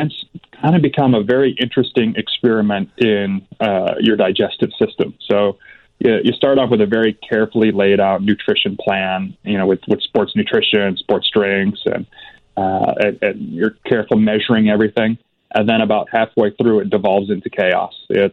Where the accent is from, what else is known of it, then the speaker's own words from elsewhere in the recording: Chicago, Illinois, United States; I just have a lot of history with Lake Michigan as a Chicagoan.